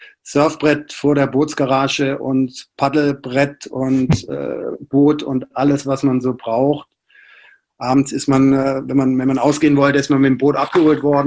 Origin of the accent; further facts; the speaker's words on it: Esslingen, Baden-Württemberg, Germany; now in Berlin, Germany; in Berlin hat es mir relativ leicht gemacht, dass zwei ja, Weggefährten aus Esslingen damals tatsächlich dann auch studientechnisch nach Berlin gekommen sind. Also ich hatte immer so eine kleine schwäbische Community dann in Berlin.